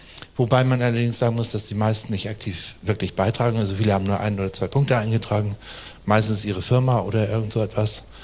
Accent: Hamburg, Germany; ich komme aus Hamburg, bin vom Beruf Vermessungsingenieur

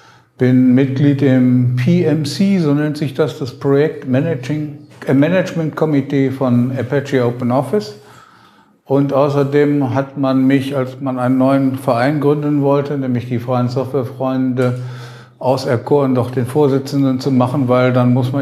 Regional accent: Düsseldorf, North Rhine-Westphalia, Germany; Ich habe tatsächlich hier an der Uni studiert in Köln als Düsseldorfer, aber war natürlich Heimschläfer.

